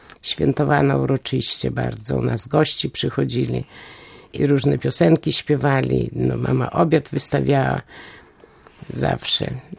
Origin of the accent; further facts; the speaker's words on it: Vilnius County, Lithuania; moved away as an adult; now in Poland; Ja jestem urodzona na Wileńszczyźnie, Onżadowo takie miejscowość.